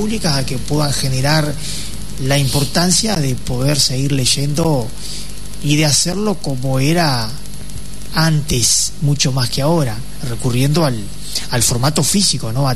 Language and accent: Spanish; Salto, Uruguay; creo que en general como sociedad uruguaya y salteña, reconocer a nuestros artistas